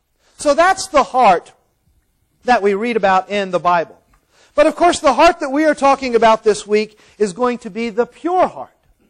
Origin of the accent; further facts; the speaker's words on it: Mayo, Florida, United States; moved away as an adult; now in California, United States; I was born and raised in Florida. And a matter of fact, before I moved to California, which was about 19 years ago, I lived in a small town called Mayo, Florida.